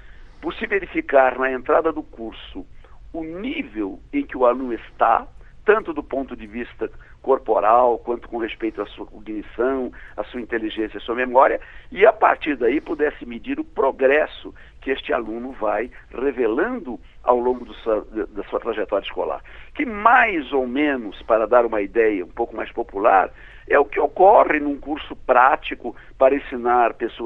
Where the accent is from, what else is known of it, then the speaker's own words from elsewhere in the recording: Brazil; como brasileiro, com muita amargura